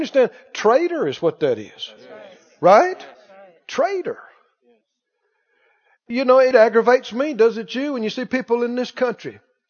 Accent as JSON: {"language": "English", "region": "the South", "country": "United States", "said": "The word that comes to my, I'm from the South."}